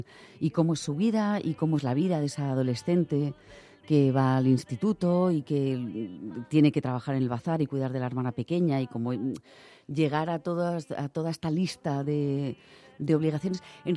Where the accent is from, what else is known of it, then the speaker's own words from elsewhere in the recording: Spain; Yo soy completamente española, yo nací aquí, me estudié aquí, pero sí que es verdad que lo materno, tu lengua materna y tu aprendizaje materno está ahí.